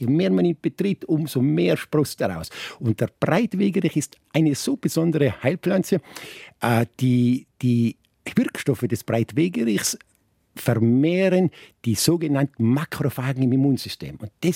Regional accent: Tyrol, Austria; Ich bin ein Lechtaler, ja.

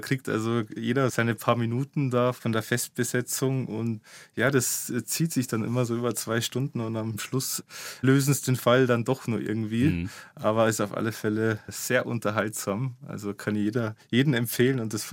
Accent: Großweil, Bavaria, Germany; Ich komme aus Großweil, bin da in Zell aufgewachsen. Das ist so ein ganz noch kleineres Dorf.

